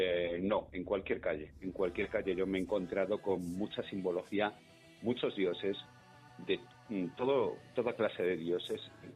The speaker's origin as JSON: {"language": "Spanish", "region": "Galicia", "country": "Spain", "said": "como yo soy gallego, pues nuestros abuelos, nuestras madres"}